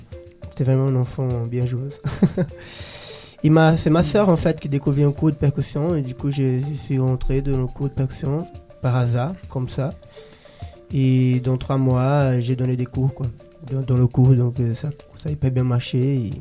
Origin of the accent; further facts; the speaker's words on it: Pernambuco, Brazil; je viens du Brésil, d'un état, un département qui s'appelle Pernambuco, qui est assez riche en culture.